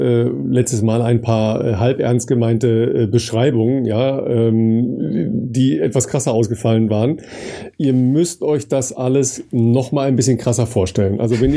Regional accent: Dorsten, North Rhine-Westphalia, Germany; in meiner Heimat in Dorsten

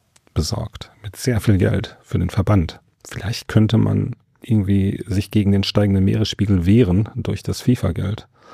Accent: Hildesheim, Lower Saxony, Germany; in meiner Heimatstadt Hildesheim, wo ich ja eigentlich wohne

